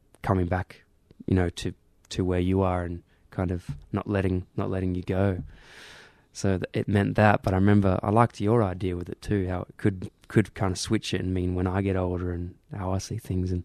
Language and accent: English; Australia; I'm from Australia and we have such an amazing culture.